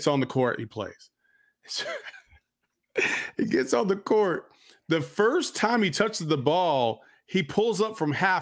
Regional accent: Chandler, Arizona, United States; also born or lived in Tucson / Prescott; from Chandler, from Tucson, from Cordis, from Prescott, whatever you want to say.

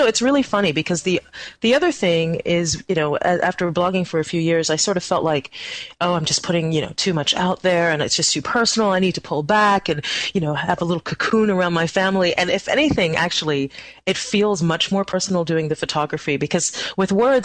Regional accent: Trinidad & Tobago; I'm obviously from Trinidad and my husband's English, and we were living in Texas at the time

